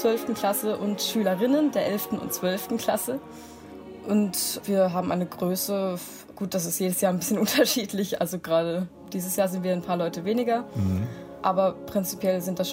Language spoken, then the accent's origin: German; Baden-Württemberg, Germany; Also ich komme ursprünglich aus Baden-Württemberg und ich habe mich in der 9. Klasse dazu entschieden, die Schule wechseln zu wollen.